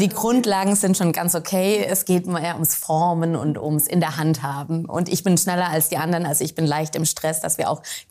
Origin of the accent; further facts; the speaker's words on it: Baden-Württemberg, Germany; Also ich fahre ins Schwäbische, in meine Heimat, zu meinen Eltern.